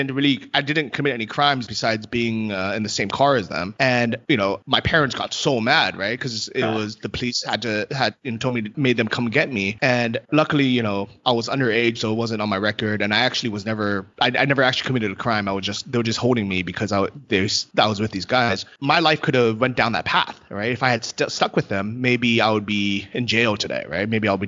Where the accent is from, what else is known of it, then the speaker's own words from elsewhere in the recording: San Francisco, California, United States; Yeah, so I grew up with my parents, are both from Taiwan, and I grew up in San Francisco, and my school was all Asian